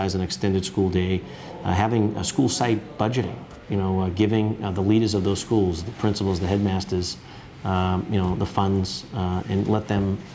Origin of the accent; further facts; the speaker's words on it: Boston, Massachusetts, United States; I was born in public housing. I was born in the Old Harbor Projects and grew up on 3rd Street. Nothing like being a city kid.